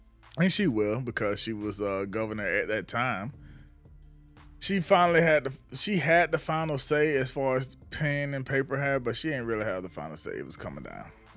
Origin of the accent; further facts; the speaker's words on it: Batesburg-Leesville, South Carolina, United States; now in Charleston, United States; I'm from Batesburg, Leesville, South Carolina. I'm from a purple area in South Carolina that's been very purple most of the time I've been there.